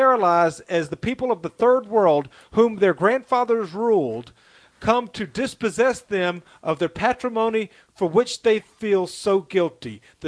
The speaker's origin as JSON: {"language": "English", "region": "Tennessee", "country": "United States", "tie": "born there", "said": "I was born in Tennessee. I love Tennessee."}